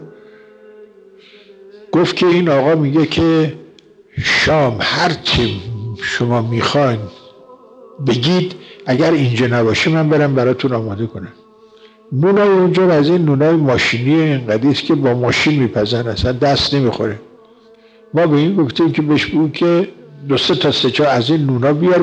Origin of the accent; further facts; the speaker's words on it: Iran; فهمید که ما ایرانی هستیم، بلد نیستیم زبان او رو